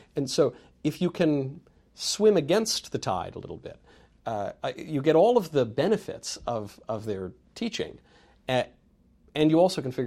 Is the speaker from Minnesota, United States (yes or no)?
no; New York, United States; I grew up in New York, so I would go see Broadway or different, you know, shows, regional